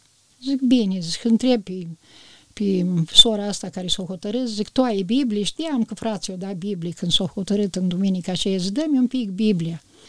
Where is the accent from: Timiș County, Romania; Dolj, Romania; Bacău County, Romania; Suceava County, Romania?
Suceava County, Romania; Tișăuți; că în Ipotești, noi eram din Tișăuți, mai străini o leacă.